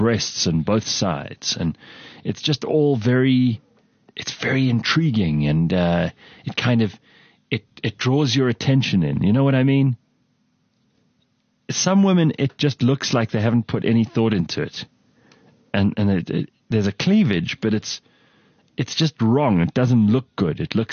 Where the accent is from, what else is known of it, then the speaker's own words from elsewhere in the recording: South Africa; But fuck you, I live in this country. I'm South African.